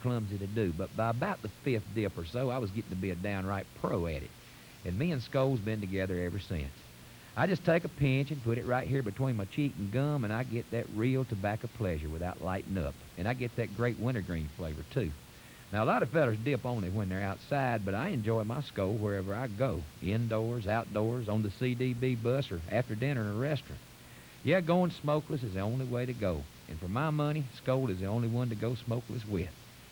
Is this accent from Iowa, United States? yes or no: no; North Carolina, United States; Now, I grew up in North Carolina where bright leaf tobacco is king